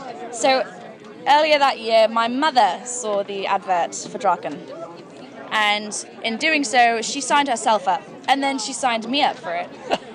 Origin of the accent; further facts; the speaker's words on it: England, United Kingdom